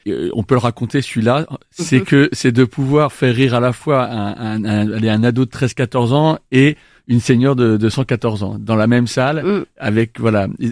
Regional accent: Reims, Grand Est, France; Non, en France. J'étais à Reims.

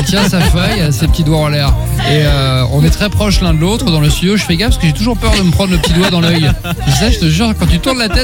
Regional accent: Le Mans, Pays de la Loire, France; born there; je suis né au Mans, dans la Sarthe, évidemment.

